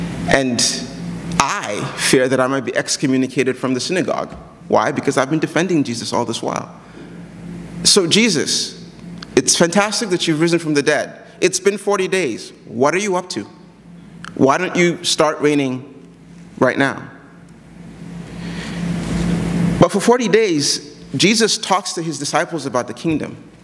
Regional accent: Nigeria; And I come from Nigeria, where this is just common news

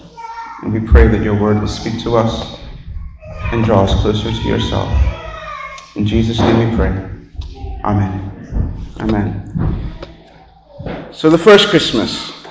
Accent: Nigeria; If you are new, I'm one of the pastors here at Church of the Resurrection. And I grew up in Nigeria

